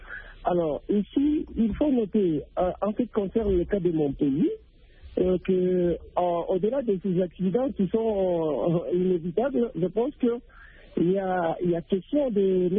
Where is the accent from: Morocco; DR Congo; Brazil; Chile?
DR Congo; Chez moi, en RDC